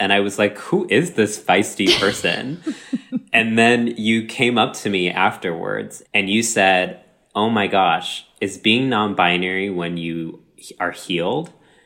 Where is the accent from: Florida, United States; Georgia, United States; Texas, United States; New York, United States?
Texas, United States; My entire life growing up in Texas, I was disassociated.